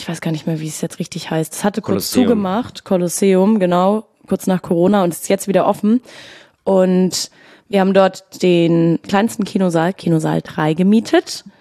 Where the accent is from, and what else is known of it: Berlin, Germany